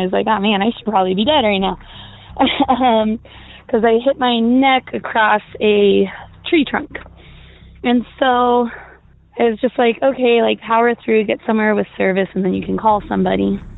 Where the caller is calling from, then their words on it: Colorado, United States; I'm calling from Colorado, but in regards to Southern California, Altadena, actually.